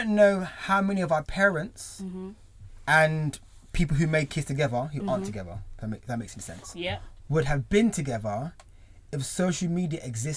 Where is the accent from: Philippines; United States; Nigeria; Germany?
Nigeria; Because I'm Nigerian.